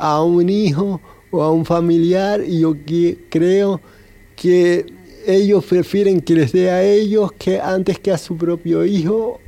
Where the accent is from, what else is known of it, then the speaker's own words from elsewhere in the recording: Gran Tarajal, Canary Islands, Spain; vivo en Gran Tarajal, soy de Gran Tarajal, y empecé a venir solo a Puerto del Rosario con 24 años.